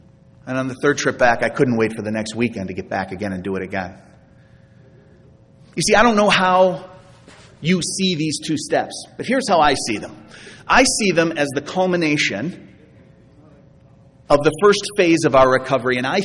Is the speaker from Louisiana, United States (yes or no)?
no; Chicago, Illinois, United States; Now, as I mentioned, I'm from Chicago